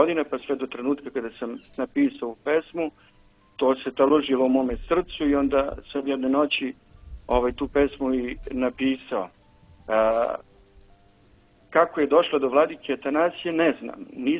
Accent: Kosovo; born there; Rođen sam, dakle, na Kosovu i Metohiji, od malena ga se sećam.

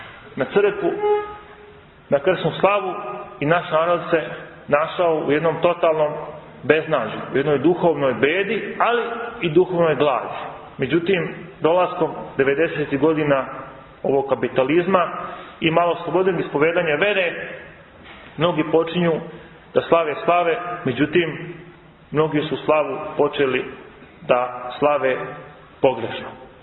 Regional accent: Republika Srpska, Bosnia & Herzegovina; born there; Evo na primjer, ja sam rođen u Bosanskoj Krajini pod Kozarom.

